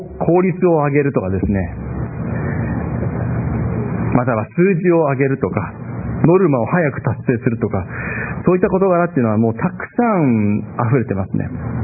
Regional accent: Chiryu, Aichi, Japan; 愛知県の出身、知立市というちっちゃな町の出身ですが、その市内にある県立の高校を出ました。

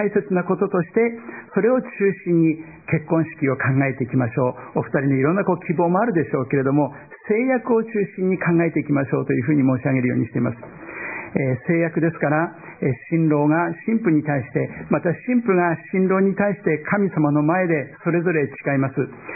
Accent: northern Japan, Japan; born there; 私は、日本の北で、生まれました。

